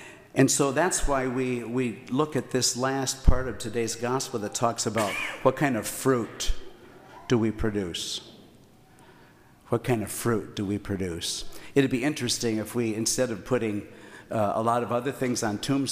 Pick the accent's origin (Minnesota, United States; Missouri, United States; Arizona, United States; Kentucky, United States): Missouri, United States; I'm from Missouri. You got to show me.